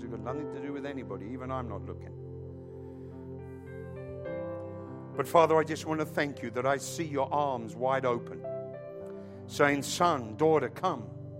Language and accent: English; England, United Kingdom; as an Englishman, I'm not fully aware of the laws of your country.